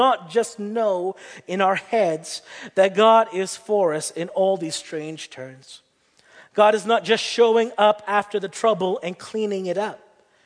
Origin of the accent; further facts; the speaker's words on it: Brampton, Ontario, Canada; now in Kitchener-Waterloo, Canada; I hail from the Brampton, Mississauga area